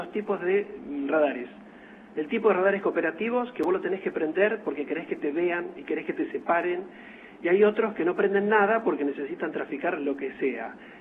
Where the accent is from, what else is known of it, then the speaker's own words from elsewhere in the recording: Argentina; Para mí es un orgullo como argentino